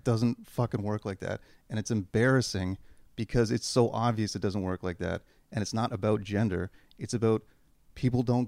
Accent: Canada; because I'm fucking Canadian.

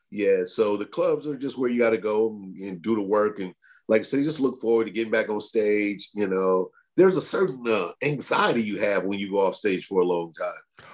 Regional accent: St. Louis, Missouri, United States; he's in my hometown of St. Louis this past weekend performing.

